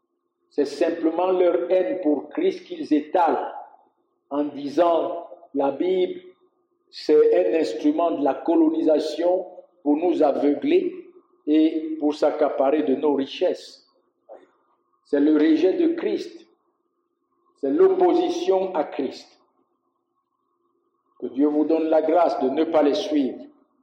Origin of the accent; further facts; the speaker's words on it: Cameroon; Je suis Camerounais, lui il est Éthiopien, moi je suis Camerounais